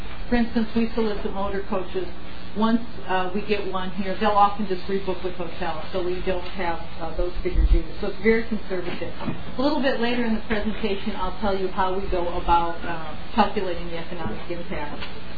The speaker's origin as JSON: {"language": "English", "region": "South Dakota", "country": "United States", "tie": "born or raised there", "also_born_or_lived": "New Haven, Connecticut", "said": "I'm originally from the Midwest, but recently relocated from the New Haven, Connecticut area. I was there for 7 years, but grew up in South Dakota."}